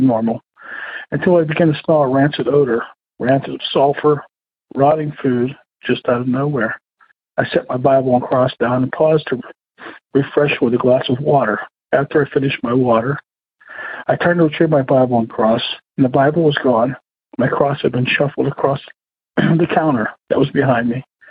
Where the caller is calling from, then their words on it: Pennsylvania, United States; Hi, Tony. I'm calling back from Western PA.